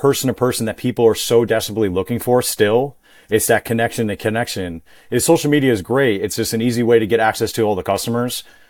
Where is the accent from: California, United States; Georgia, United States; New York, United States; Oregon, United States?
New York, United States; now in Tampa, United States; No. We're from New York. So we brought that hustle down here, you know?